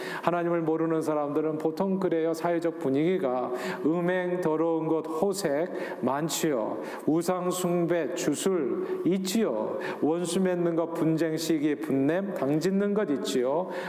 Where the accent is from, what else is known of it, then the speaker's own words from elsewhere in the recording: South Korea; now in United States; 우리 한국인들도 인종차별로부터 자유로울 수 없다고 하는 이 불편한 진실을 만나게 됩니다.